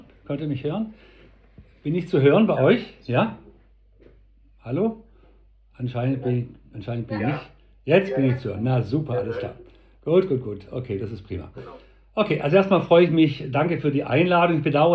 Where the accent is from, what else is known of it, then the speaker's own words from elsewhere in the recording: Baden-Württemberg, Germany; für mich als Schwabe